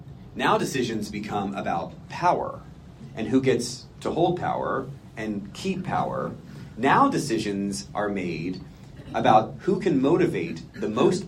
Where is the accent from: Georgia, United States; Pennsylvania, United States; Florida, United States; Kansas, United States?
Florida, United States; I grew up in Florida, and I had lots of Jewish friends in Florida, shocker